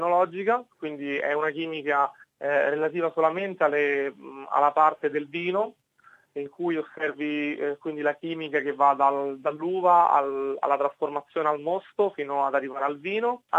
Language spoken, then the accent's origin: Italian; Rome, Lazio, Italy; moved away as an adult; now in Mildura, Australia; io ho 29 anni, sono di Roma e mi sono trasferito 2 anni fa a Mildura.